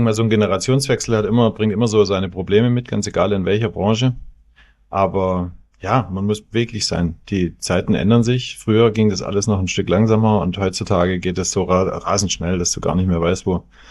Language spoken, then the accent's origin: German; Baden-Württemberg, Germany; das Schwabenland ist meine Heimat und da fühle ich mich wohl